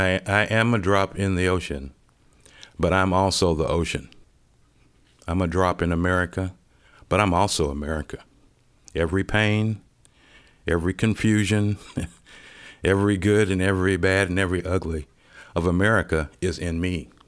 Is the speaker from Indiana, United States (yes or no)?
no; Cleveland, Ohio, United States; I grew up in Cleveland, Ohio. If I'd have been operating out of that mindset of my youth, I would just say, you know, forget you.